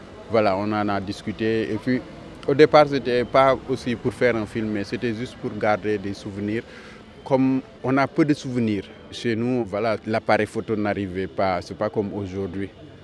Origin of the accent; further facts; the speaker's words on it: Tiaroye, Dakar, Senegal; Voilà, je suis né là-bas, j'ai grandi là-bas. Et je pense qu'il y a des signes. Moi, je suis né à Tiaroy-Gare. Dans mon bulletin de naissance, c'est marqué Tiaroy-Gare. Donc il y a la gare. J'ai grandi dans un quartier qui s'appelle Guinaraï, derrière les voies ferrées.